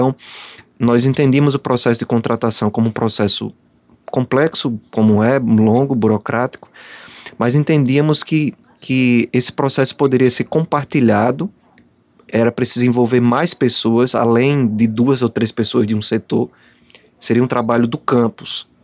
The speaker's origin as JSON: {"language": "Portuguese", "town": "Peleve", "region": "Alagoas", "country": "Brazil", "said": "Eu sou do interior mesmo de Alagoas, eu sou de um povoado, né, chamado Peleve, que muita gente conhece. E eu fui agricultor, trabalhei na agricultura com os meus pais, na fumicultura, dos 12 aos 17 anos."}